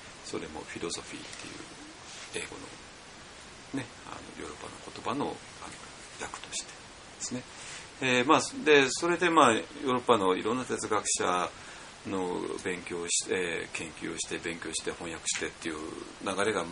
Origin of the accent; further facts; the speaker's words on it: Hodatsushimizu, Ishikawa, Japan; それを支えた一つが宝達の金山で、まあ、そこが私の実家なんだけども